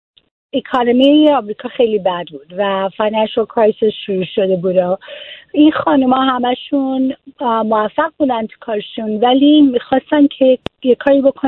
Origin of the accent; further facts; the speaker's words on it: Iran; now in United States; ما وقتی از ایران آمدیم آمده بودیم شیکاگو و من اونجا دانشگاه رفتم.